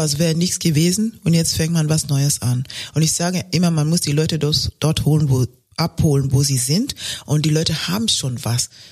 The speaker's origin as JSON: {"language": "German", "country": "Kenya", "said": "Aber ich komme aus Kenia. Kenia ist ein Land. Kenia ist eine Nation. Wir sind 48 Millionen Menschen"}